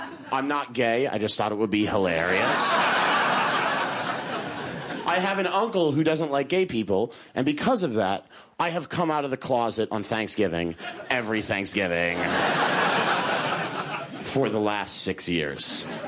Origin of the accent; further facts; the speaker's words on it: New York City, New York, United States; I'm a comedian from New York City. I'm 25 years old.